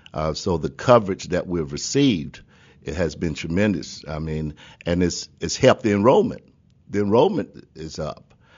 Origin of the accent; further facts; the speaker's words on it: Charlotte, North Carolina, United States; I was born and raised here in Charlotte.